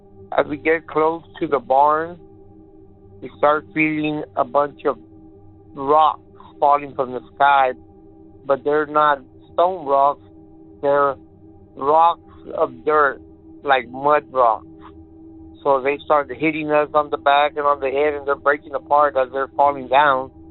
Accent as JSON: {"language": "English", "region": "Texas", "country": "United States", "said": "I am from Texas."}